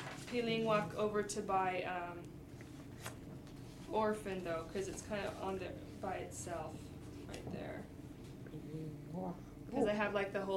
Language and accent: English; Kodiak, Alaska, United States; born there; I was born in Kodiak, Sunnami Sushyanga. I live in Kodiak, Sunnami Etahtwa.